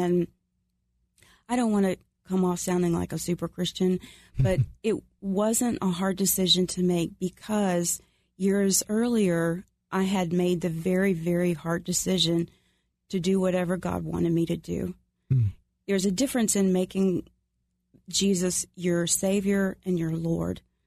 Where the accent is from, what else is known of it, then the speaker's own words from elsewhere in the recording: Roanoke, Virginia, United States; now in Georgia, United States; Well, I was raised in Roanoke, Virginia. So please keep those people in your prayers as they are overcoming the floodwaters. And my family and I moved down here to Georgia.